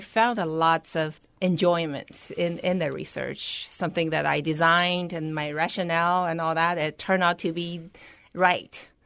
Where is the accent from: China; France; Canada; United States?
China; English is a second language; moved away as an adult; Yes. I came from China. I'm an immigrant, right?